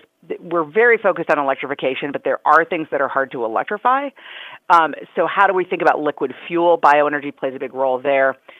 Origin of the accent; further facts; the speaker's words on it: Wisconsin, United States; also born or lived in California; You know, I'm from Wisconsin and I spent a lot of time in California